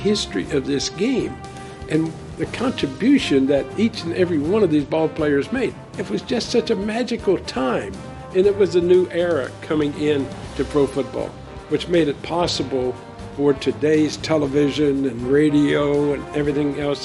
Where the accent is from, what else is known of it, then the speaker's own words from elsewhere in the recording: West Virginia, United States; moved away as an adult; I came from West Virginia and as a son of a coal miner, and when I came to New York